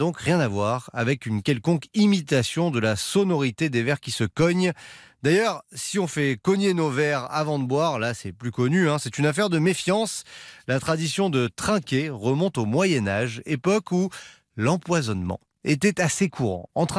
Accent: France; Cette manie de faire chin-chin n'est arrivée chez nous en France

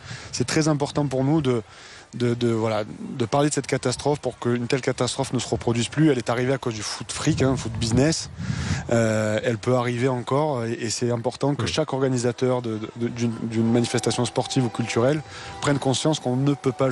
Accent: Marseille, Provence-Alpes-Côte d'Azur, France; en tant que Marseillais, supporter de l'OM

